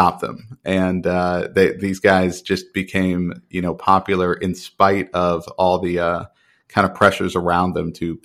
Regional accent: Dallas, Texas, United States; growing up in Dallas, Texas, like I don't know anything about their world, right?

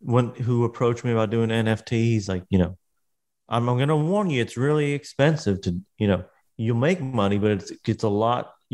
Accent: Kentucky, United States; Well, I grew up in Kentucky. You don't really have a choice.

